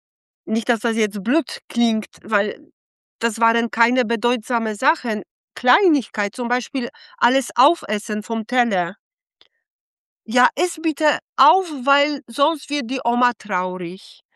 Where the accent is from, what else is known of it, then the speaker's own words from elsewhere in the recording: Poland; also ich bin in Polen aufgewachsen